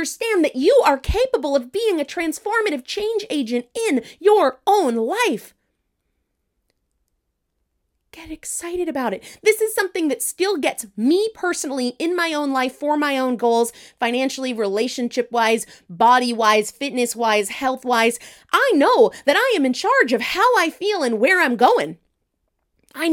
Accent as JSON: {"language": "English", "region": "New England", "country": "United States", "tie": "born or raised there", "said": "And I grew up in New England where in the winter it is dang cold."}